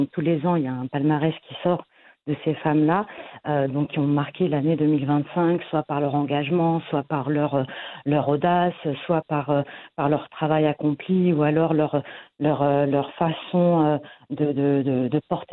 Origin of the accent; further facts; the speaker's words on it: France; born there; Je suis franco-marocaine, berbère du nord du Maroc. Donc je suis aussi fille. Et donc moi, je suis née en France.